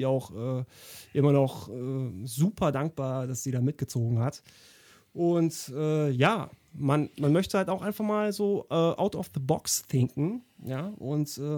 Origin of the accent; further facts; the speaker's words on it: Cologne, North Rhine-Westphalia, Germany; Frisch aus dem Frankenland eingetroffen, bin schon ein paar Tage hier in Köln und habe mich akklimatisiert in meiner Heimatstadt, sage ich mal.